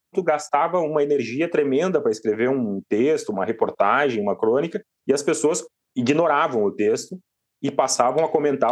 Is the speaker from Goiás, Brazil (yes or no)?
no; Porto Alegre, Rio Grande do Sul, Brazil; now in Criciúma, Brazil; Eu sou de Porto Alegre, mas eu moro em Criciúma há 7 anos.